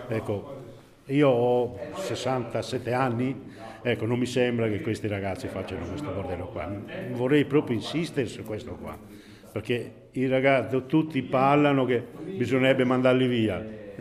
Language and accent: Italian; Barumini, Sardinia, Italy; Io sono di Barumini, città nuragica la chiamo.